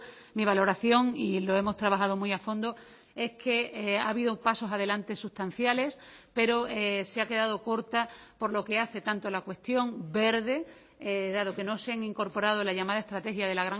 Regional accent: Extremadura, Spain; en mi región, que soy extremeña

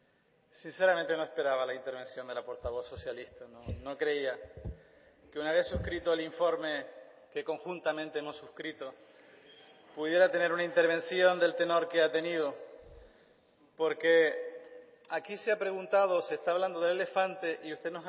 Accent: Canary Islands, Spain; Como canario, cuando voy a Madrid, como canario, defiendo los intereses de Canarias con toda la vehemencia con quien quiera que se siente frente a mí.

